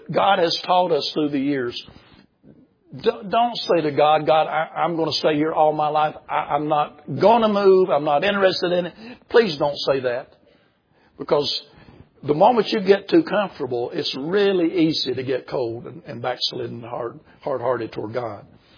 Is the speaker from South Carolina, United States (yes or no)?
yes; South Carolina, United States; Down where we grew up in South Carolina, everybody down there has been saved 5 or 6 times.